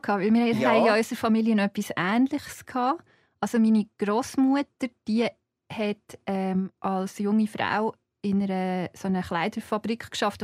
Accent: Zeiningen, Aargau, Switzerland; und ich komme aus Zeiningen. Und Zeiningen ist, als ich Kind war, jetzt ist es gewachsen, aber als ich Kind war, war es klein, so 1500 Einwohner.

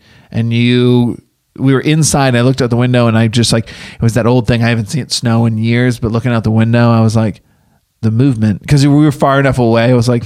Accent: Massachusetts, United States; I grew up in Massachusetts. I've lived in the snow.

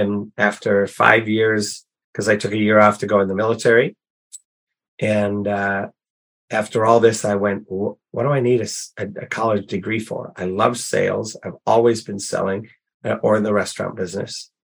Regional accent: England, United Kingdom; I was born and raised in England, went to a boarding school when I was 6 years old

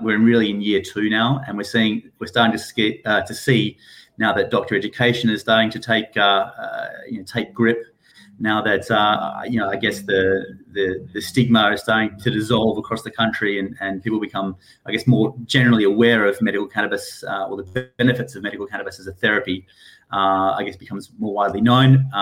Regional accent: Perth, Western Australia, Australia; moved away as an adult; now in United Kingdom; as we've established already. I'm from Perth in Western Australia.

